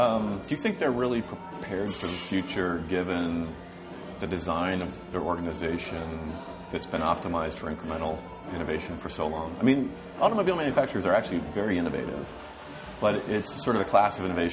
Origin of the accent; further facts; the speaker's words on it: Detroit, Michigan, United States; And I'm originally from Detroit, and John and I both make our livings in the Silicon Valley ecosystem.